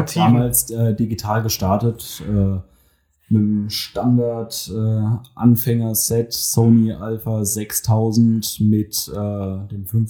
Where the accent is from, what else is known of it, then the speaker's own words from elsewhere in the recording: Mannheim, Baden-Württemberg, Germany; ich bin 23 Jahre alt. Ich komme aus Mannheim